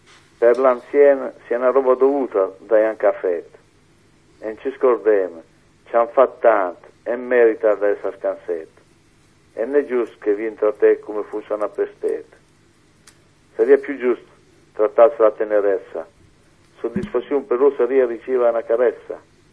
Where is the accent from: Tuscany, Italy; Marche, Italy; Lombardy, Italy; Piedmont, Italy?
Marche, Italy; Urbino, vicino Urbino